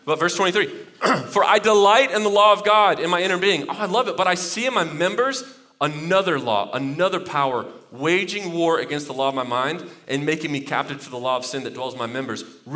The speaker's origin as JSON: {"language": "English", "region": "Texas", "country": "United States", "tie": "born or raised there", "said": "So I grew up in Texas, so in Texas, you study Spanish."}